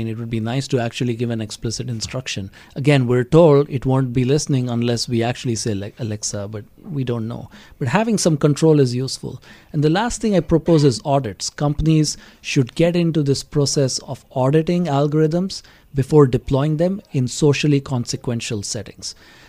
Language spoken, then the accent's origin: English; India; now in United States; When I was growing up in India and I was in an engineering school